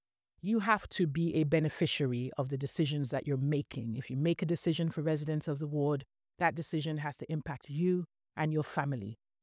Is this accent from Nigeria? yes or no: yes; Nigeria; also born or lived in United Kingdom; now in United States; I remember growing up in Nigeria and being in the UK